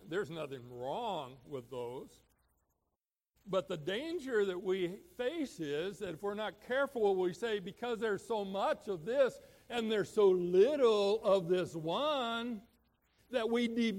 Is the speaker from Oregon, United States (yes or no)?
yes; Oregon, United States; I'm from Oregon, and I've always thought for many years that I was born about 100 years late.